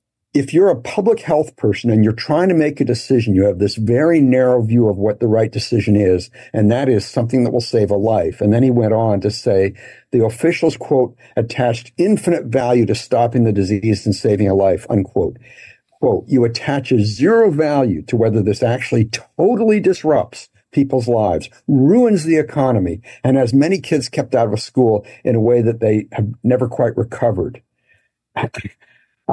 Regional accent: Canada; I grew up in Canada, as I mentioned

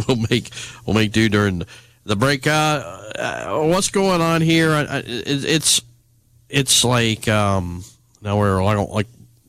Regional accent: United States; when I was growing up in Shelby County when it was kind of going through its boom.

